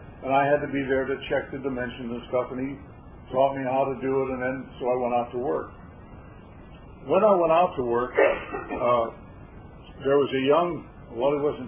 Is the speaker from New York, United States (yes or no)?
no; Rockford, Illinois, United States; Just before I was a Christian, I'd come out of the Army and was looking for a job in my hometown of Rockford.